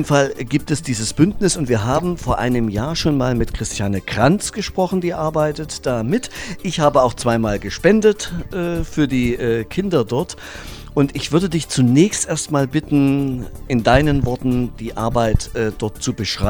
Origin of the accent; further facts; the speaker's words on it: Erfurt, Thuringia, Germany; born there; Ich bin auch in Erfurt geboren